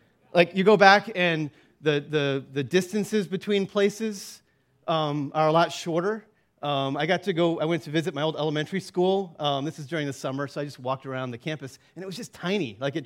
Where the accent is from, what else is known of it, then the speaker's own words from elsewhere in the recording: Canton, Michigan, United States; So I grew up in Canton, Michigan, just west of Detroit, and I lived at 43081 Devon Lane in Canton, Michigan. I still remember it.